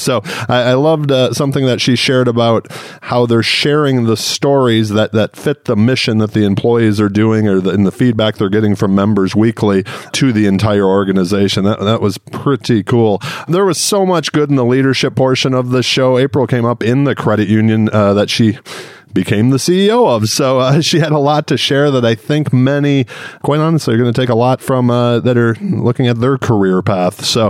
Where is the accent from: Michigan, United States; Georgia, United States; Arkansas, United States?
Michigan, United States; Clawson; also born or lived in Royal Oak; But I grew up in Metro Detroit, lived the first 30 years of my life in Clawson and Royal Oak, Michigan.